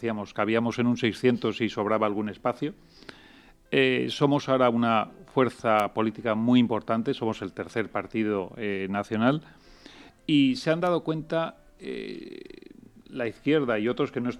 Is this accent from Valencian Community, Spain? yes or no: yes; Valencian Community, Spain; Somos muy valencianos, pero somos españoles, que nadie piense otra cosa.